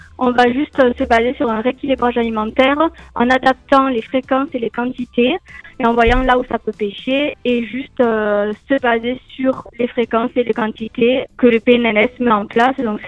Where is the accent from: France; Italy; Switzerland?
France; Narbonne, Occitanie; moi j'ai grandi sur Narbonne